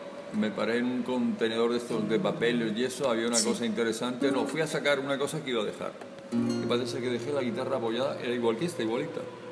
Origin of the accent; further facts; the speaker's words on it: Cantabria, Spain; del 2004 a 2005 no estuve aquí, estuve en Cantabria, soy de Cantabria. Luego regresé en el 2005